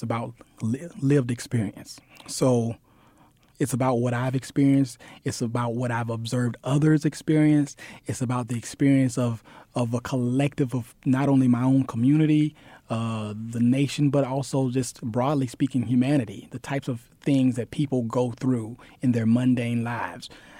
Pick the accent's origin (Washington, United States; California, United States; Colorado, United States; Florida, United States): Florida, United States; Lake Worth; We grew up singing gospel music, and we had a family group, and we toured the southeast coast. I'm from Florida. I'm from Lake Worth, Florida, southeast Florida, and we just toured.